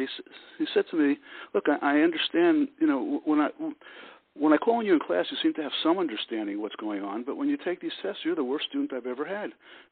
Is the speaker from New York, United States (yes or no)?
yes; Brooklyn, New York, United States; So I grew up in Brooklyn, and my parents were Jewish, and they were European Jews who barely survived World War II.